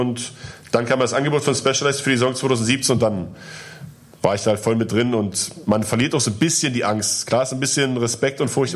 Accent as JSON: {"language": "German", "region": "eastern Germany", "country": "Germany", "said": "Ja, ich komme aus dem Osten."}